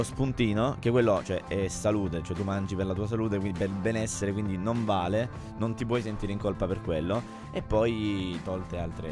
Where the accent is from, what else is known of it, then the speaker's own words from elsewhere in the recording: Apulia, Italy; Cioè io sono pugliese, capito?